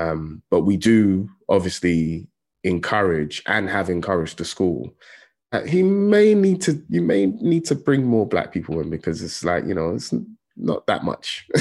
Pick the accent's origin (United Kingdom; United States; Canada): United Kingdom; Tottenham, London; you know, and I lived in Tottenham. I grew up in Tottenham. So to see a white person was rare.